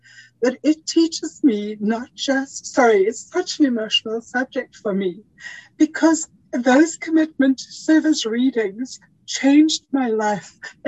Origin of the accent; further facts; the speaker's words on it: South Africa; from South Africa.